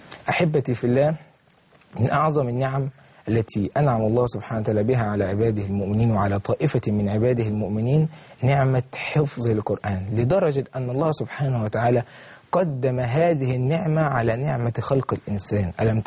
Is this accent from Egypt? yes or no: no; Syria; لبلدنا سوريا،